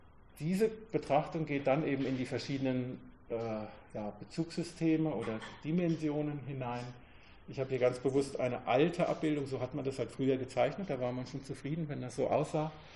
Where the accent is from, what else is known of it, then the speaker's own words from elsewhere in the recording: Bavaria, Germany; Ich fange an mit einer Geschichte, die natürlich bei uns in Bayern spielt.